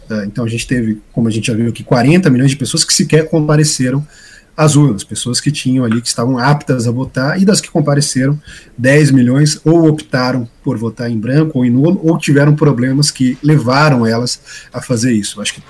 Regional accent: Sorocaba, São Paulo, Brazil; ou encerrava aqui em Sorocaba, que é a minha cidade natal.

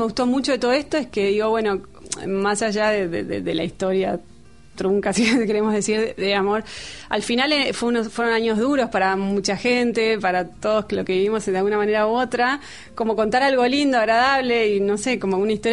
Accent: Argentina; soy argentina, con lo cual no tengo inglés nativo

